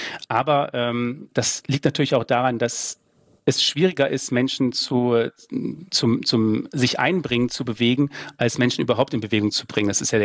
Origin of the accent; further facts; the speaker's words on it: Saxony, Germany; Das weiß ich als Sachse auch.